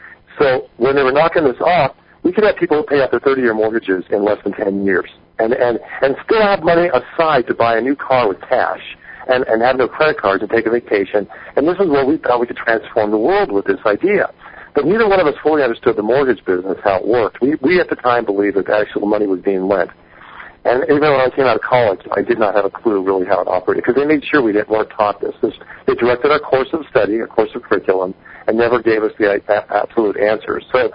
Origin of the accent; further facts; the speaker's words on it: Los Angeles, California, United States; I grew up in Los Angeles, okay, and I was there during the peak of the smog